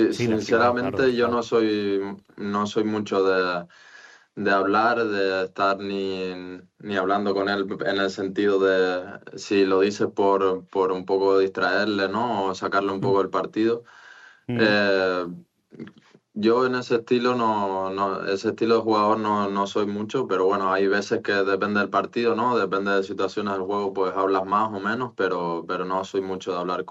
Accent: Spain; como jugador español, pues contento por ellos

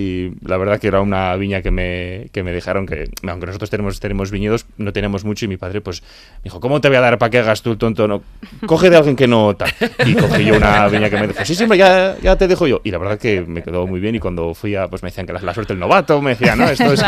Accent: Labastida, Basque Country, Spain; De Rioja Alavesa o La Bastida es un poco una burbuja de realidad

